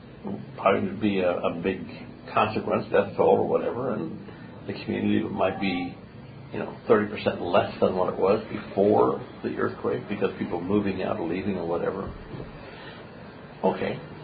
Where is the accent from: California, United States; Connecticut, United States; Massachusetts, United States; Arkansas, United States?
California, United States; also born or lived in Oklahoma; I grew up down in Southern California, so you have some earthquake experience, though, still. Lived in Oklahoma for a while, too